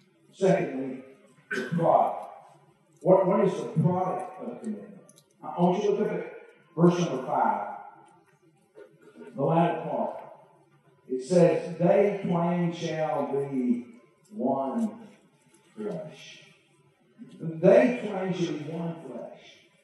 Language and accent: English; Alabama, United States; I mean, I'm from Alabama, so we get some kind of shot.